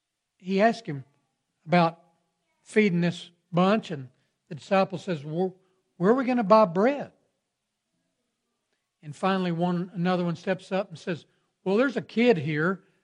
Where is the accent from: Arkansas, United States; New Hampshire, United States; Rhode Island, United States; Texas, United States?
Texas, United States; I always remember growing up in West Texas, and at 4th of July, they'd have a big barbecue on the town square